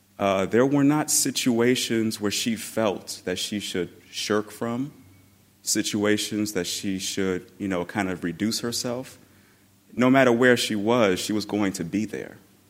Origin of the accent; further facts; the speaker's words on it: Chicago, Illinois, United States; Hey, I'm sorry, man. … I'm here visiting from Chicago